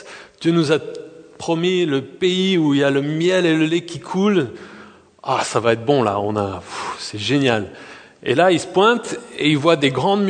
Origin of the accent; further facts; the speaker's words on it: France; on est français, donc on aime le camembert